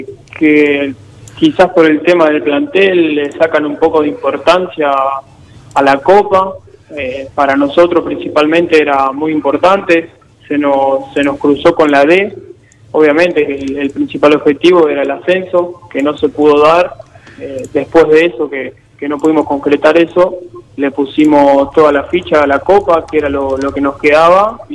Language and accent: Spanish; Oro Verde, Entre Ríos, Argentina; Yo soy de Oro Verde, una ciudad cerca de Paraná.